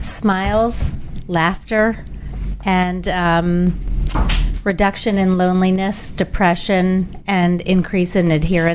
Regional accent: Washington, District of Columbia, United States; born there; I was born in Washington, D.C.

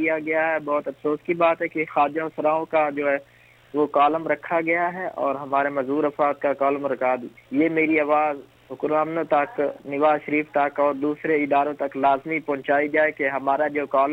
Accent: Chiniot, Punjab, Pakistan; میں چنیور سے ہوں۔

